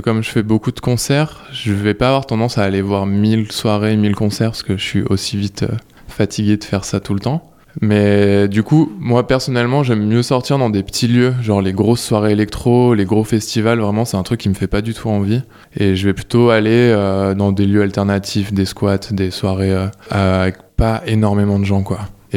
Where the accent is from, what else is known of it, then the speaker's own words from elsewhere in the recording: Lyon, Auvergne-Rhône-Alpes, France; Bah j'ai grandi à Lyon, donc ouais, c'était une scène qui était vachement présente avec des assos comme Total Rez, Jarring Effect, c'était mes premières soirées sound system.